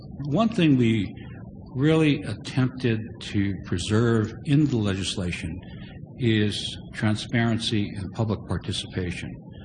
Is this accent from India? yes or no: no; Jerome, Arkansas, United States; born there; I was born in Jerome, Arkansas. I'm a camp baby, and I have absolutely no memory of camp.